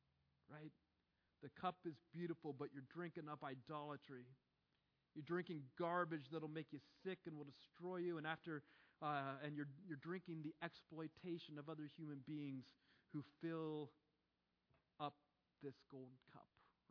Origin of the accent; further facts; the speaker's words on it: Ohio, United States; including the city that's closest to my hometown, Cincinnati, Ohio.